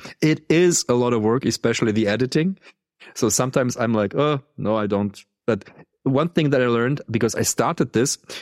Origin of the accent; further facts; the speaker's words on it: Baden-Württemberg, Germany; I mean, I come from the Black Forest and I always had the mountains and forest around me, or like vineyards, lots of vineyards everywhere.